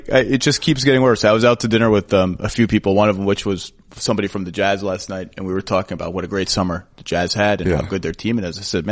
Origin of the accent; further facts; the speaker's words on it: New York, United States; as a New Yorker